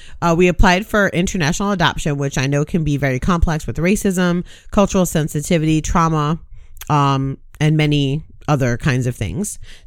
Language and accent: English; Jamaica; one of my probably the strongest cultural identifier I have is that I'm Jamaican.